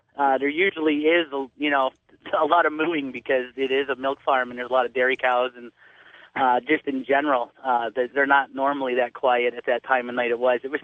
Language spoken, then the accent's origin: English; Ohio, United States; I'm from Ohio.